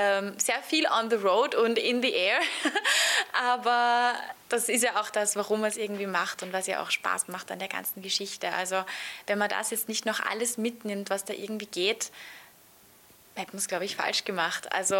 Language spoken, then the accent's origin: German; Austria; Genau, eine Ehre, ja, danke schön, dahin zu fahren als Österreicherin.